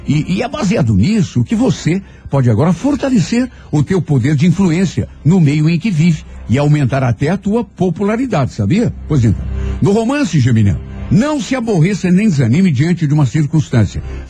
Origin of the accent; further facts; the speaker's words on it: Brazil; Somos brasileiros, somos invencíveis, nossa esperança não acaba nunca